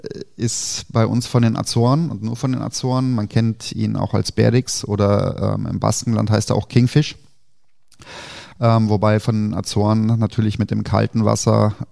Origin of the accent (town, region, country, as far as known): East Germany, Germany